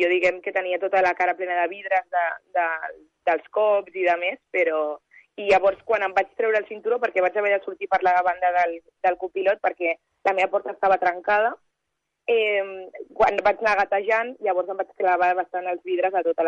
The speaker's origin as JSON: {"language": "Catalan", "town": "Cerdanyola del Vallès", "region": "Catalonia", "country": "Spain", "said": "De Cerdanyola del Vallès."}